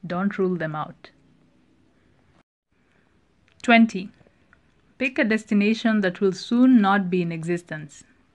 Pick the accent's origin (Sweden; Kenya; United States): Kenya; I'm saying this as a Kenyan who's lived most of her life in a country that's in the red in that risk index.